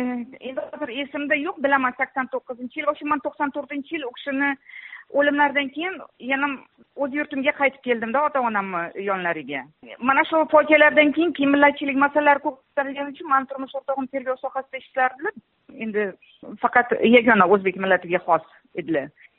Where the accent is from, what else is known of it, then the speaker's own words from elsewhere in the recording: Samarkand, Samarqand Region, Uzbekistan; O'zim man Samarqand shahrida tug'ilganman 69-yil. Maktabga ham Samarqand tugatganman. Ikkita oliy bilim yurtini ham Samarqand shahrida tugatganman.